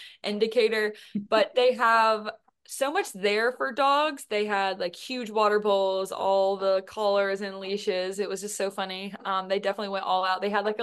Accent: Kentucky, United States; For me, growing up in Kentucky, I never have experienced anything remotely like the city life.

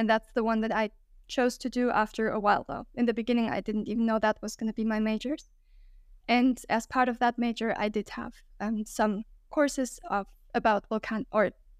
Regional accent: Quito, Pichincha, Ecuador; I'm from Ecuador. I'm half German, though. So I'm a hybrid, but I was born in Quito. And I went to the German school here. Then I went on to study my bachelor's degree in Germany

